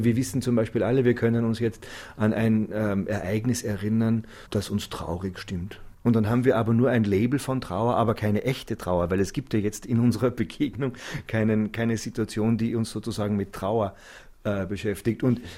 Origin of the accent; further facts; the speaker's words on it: Zell am See, Salzburg, Austria; Ich bin in den Alpen aufgewachsen, in so einem Touristenort, Zell am See heißt das.